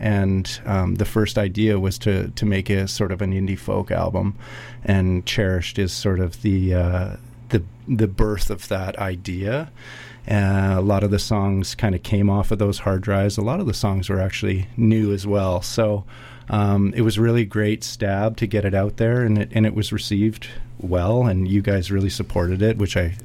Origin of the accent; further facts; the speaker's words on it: British Columbia, Canada; I grew up on the North Shore and had a very clear channel to CITR